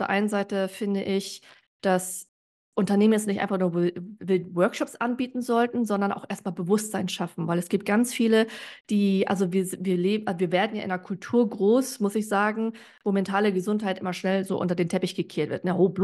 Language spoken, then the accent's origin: German; Hamburg, Germany; ich komme ja auch aus dem Norden, aus dem guten Hamburg.